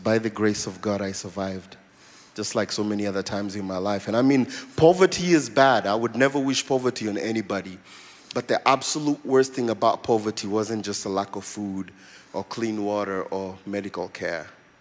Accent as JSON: {"language": "English", "region": "Nairobi", "country": "Kenya", "tie": "born or raised there", "said": "I was born and raised in Nairobi, Kenya, and in a family of three boys."}